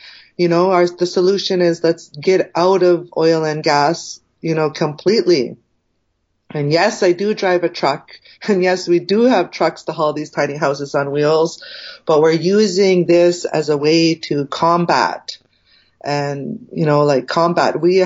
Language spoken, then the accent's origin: English; British Columbia, Canada; I'm from the Suquamuk Nation.